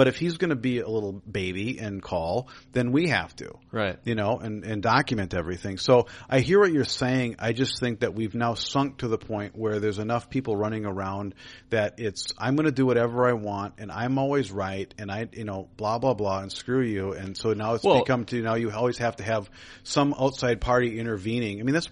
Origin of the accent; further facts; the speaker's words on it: Golden Valley, Minnesota, United States; So I grew up in Golden Valley.